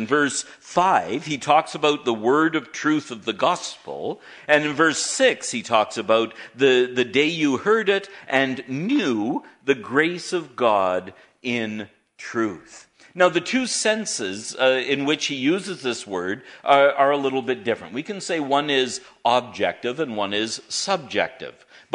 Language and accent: English; Kapuskasing, Ontario, Canada; You might have heard that I grew up in Kapuskasing.